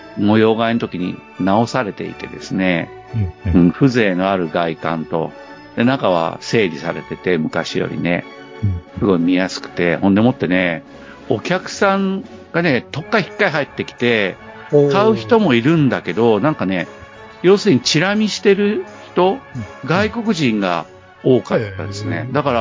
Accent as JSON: {"language": "Japanese", "region": "Yamaguchi", "country": "Japan", "said": "僕、山口県人で、大きな川ってないんですよ。"}